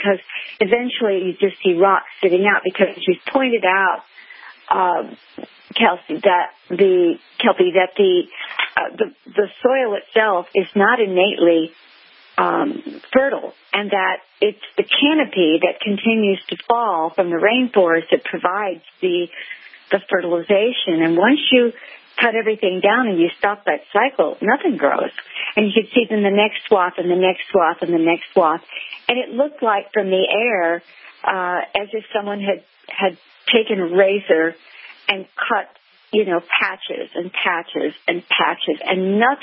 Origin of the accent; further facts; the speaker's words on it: Panama; and I grew up in Panama in particular